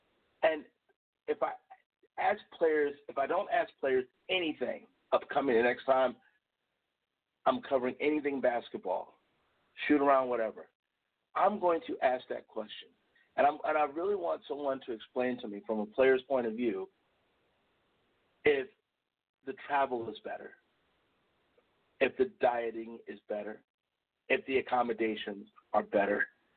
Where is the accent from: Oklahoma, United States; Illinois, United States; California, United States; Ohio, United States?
Illinois, United States; Chicago; Growing up in Chicago, I remember the Abe Saperstein Foundation had a summer league, a pro summer league